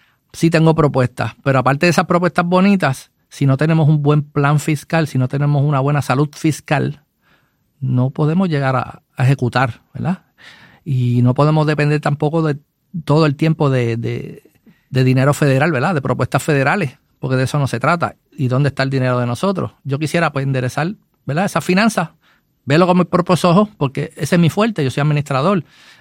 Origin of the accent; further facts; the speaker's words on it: Mayagüez, Puerto Rico; para los que pues no me conozcan. Soy de la ciudad de Mayagüez, ¿verdad? Nacido y criado en Mayagüez, llevo 59 años en esta ciudad.